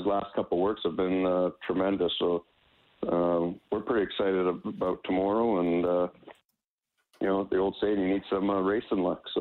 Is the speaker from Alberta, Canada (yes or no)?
yes; Calgary, Alberta, Canada; Yeah, no, I born and raised in Calgary